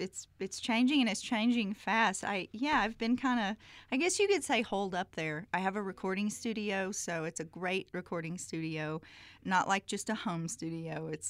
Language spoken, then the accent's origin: English; Alabama, United States; I was born in Birmingham, but I grew up about not even in a small town. My town was about north of Birmingham, but I actually lived 20 minutes.